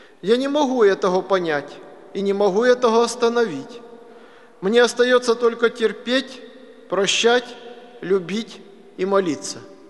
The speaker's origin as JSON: {"language": "Russian", "town": "Novorussky", "region": "Rostov Oblast", "country": "Russia", "tie": "born or raised there", "said": "Донской казак. Хутор Новорусский, откуда я родом, находился на земле войска Донского. Тогда это была одна земля, русская, а теперь моя родина оказалась почти на границе."}